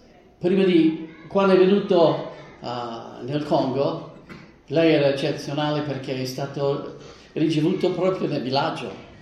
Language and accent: Italian; United States; non sapevo niente di calcio, scusate, ma sono cresciuto in America